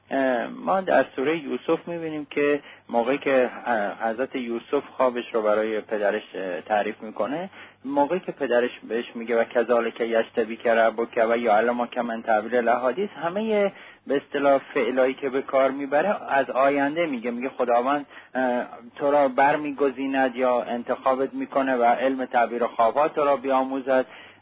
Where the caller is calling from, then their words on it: Shiraz, Fars, Iran; من از شیراز هستم.